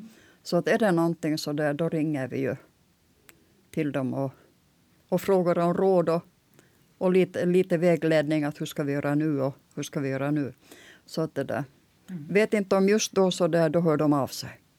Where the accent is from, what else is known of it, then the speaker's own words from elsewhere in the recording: Espoo, Uusimaa, Finland; now in Sweden; Jag kommer från Finland, från svenskspråkiga trakten som heter Esbo. På den tiden jag var barn så då var det svenskspråkigt, men nu är det finskt. Jag har ju varit tvungen att lära mig finska